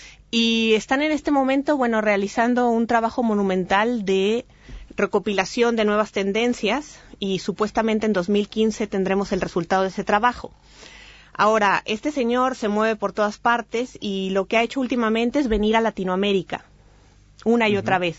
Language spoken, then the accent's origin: Spanish; Mexico; Soy mexicana, tal como apuntas.